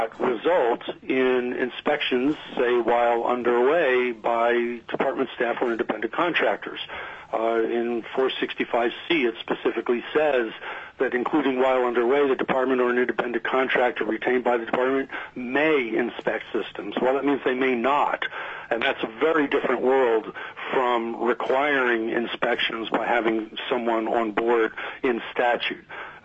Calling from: Haines, Alaska, United States; I'm calling in from Haynes.

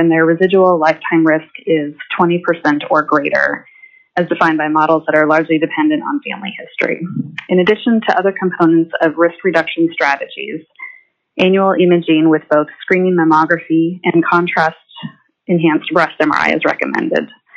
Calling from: Anchorage, Alaska, United States; I'm coming from Anchorage, Alaska. I'm calling in today as an Alaska clinician

